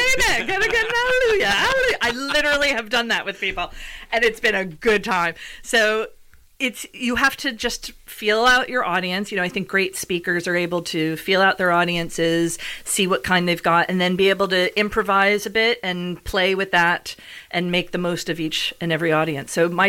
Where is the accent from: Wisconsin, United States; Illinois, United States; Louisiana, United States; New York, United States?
New York, United States; now in United Kingdom; So I'm originally from New York, and the way you would do that in New York is very different from the way you would do that in Britain.